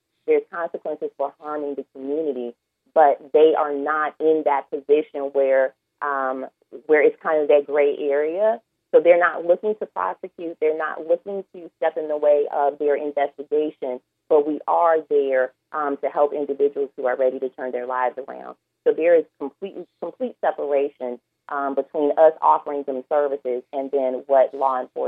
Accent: Gary, Indiana, United States; You know, I was born and raised in Gary, and I had an opportunity to start working with the city as an intern.

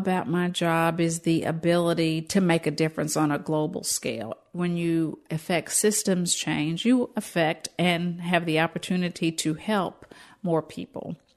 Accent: Bluefield, West Virginia, United States; now in Atlanta, United States

